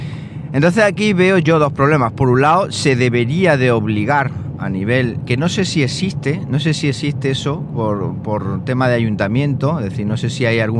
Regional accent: Siles, Andalusia, Spain; Mi pueblo es Siles, al norte de Jaén, un pueblecito muy pequeño, un censo de unos 2000 y pico habitantes, contando cabras, gallinas y tal.

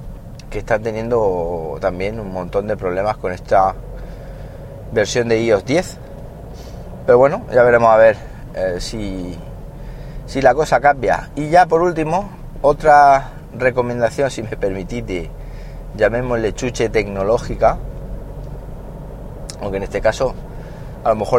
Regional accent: Siles, Andalusia, Spain; Yo este fin de semana he estado en Siles, Jaén, que es mi pueblo de origen

